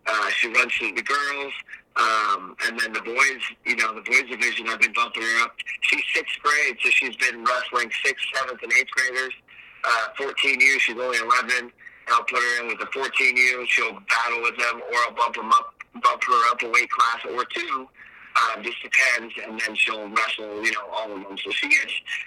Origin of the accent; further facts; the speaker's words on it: California, United States; I'm from Humboldt County, so to drive to, like, the big, tough tournaments, we got to drive out of the area.